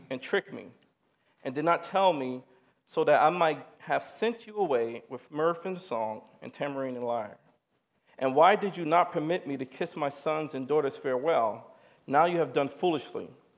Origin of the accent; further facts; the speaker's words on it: Maplewood, United States; everything in between, especially growing up in Maplewood.